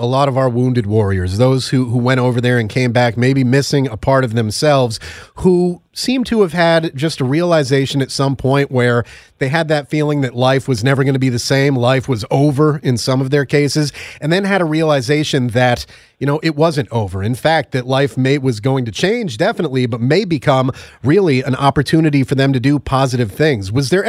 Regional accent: Connecticut, United States; Hawaii, Connecticut, my home state, District of Columbia

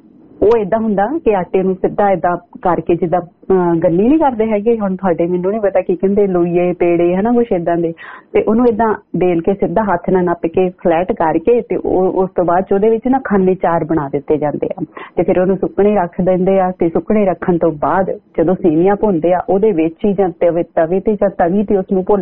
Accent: Punjab, India; now in Brisbane, Australia; ਜਿਵੇਂ ਆਪਾਂ ਅਸੀਂ ਮਾਲਵੇ ਵਾਲੇ ਕਹਿ ਦਿੰਦੇ ਕਿ ਅੱਜ ਬੱਦਲਵਾਈ ਹੋਈ ਹੋਈ ਆ

